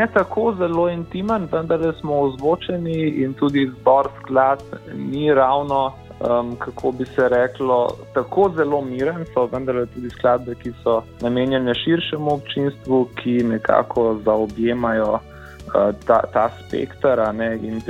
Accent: Ljubljana, Central Slovenia, Slovenia; ker sem sam Ljubljančan in imam tu največ publike

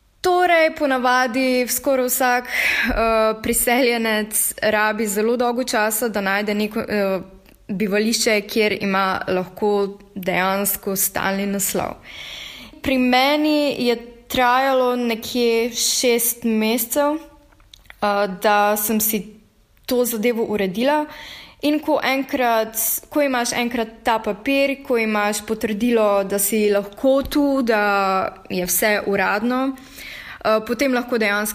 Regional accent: Prekmurje, Slovenia; now in Berlin, Germany; Ker sama prihajam iz Prekmurja, tam nisem imela nikoli veliko možnosti

